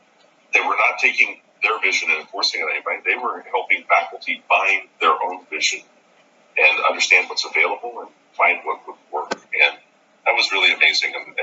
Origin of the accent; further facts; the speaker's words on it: Floresville, Texas, United States; So my hometown is Floresville, Texas. Floresville is a small town. It was much smaller when I was a kid, but it's grown a little bit.